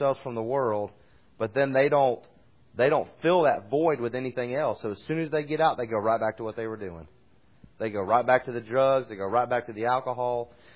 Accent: Ohio, United States; I talked to a friend of mine. I grew up with in Ohio.

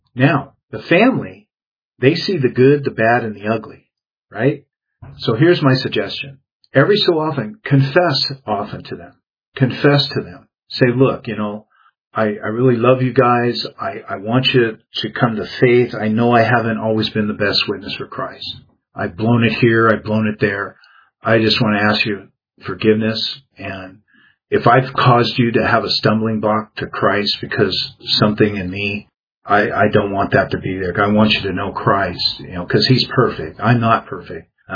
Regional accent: Seattle, Washington, United States; now in California, United States; Several years ago, I went back to my hometown in the Seattle area, and I had an opportunity to spend time with my family.

